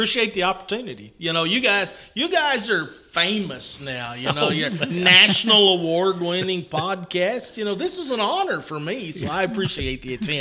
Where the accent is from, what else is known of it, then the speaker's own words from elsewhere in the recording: Boswell, Indiana, United States; I'm originally from Boswell, Indiana, so obviously I've been in Kentucky long enough to not sound like a Hoosier anymore.